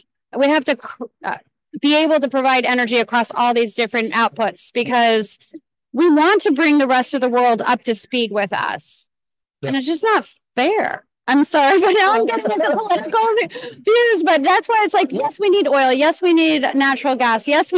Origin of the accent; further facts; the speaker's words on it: Virginia, United States; I come from the Virginia area, Northern Virginia, and there's just a huge amount of data centers in our area.